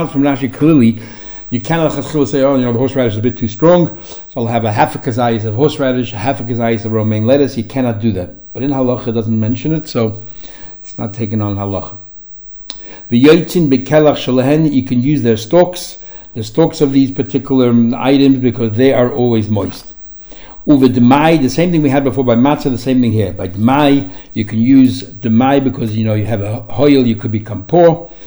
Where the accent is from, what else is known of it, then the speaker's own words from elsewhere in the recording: Crown Heights, New York, United States; when I was growing up in Crown Heights